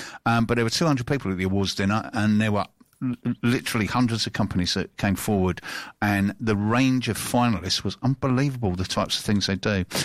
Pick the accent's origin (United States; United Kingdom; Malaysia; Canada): United Kingdom; London; I'm from South West London, aren't I? Bath.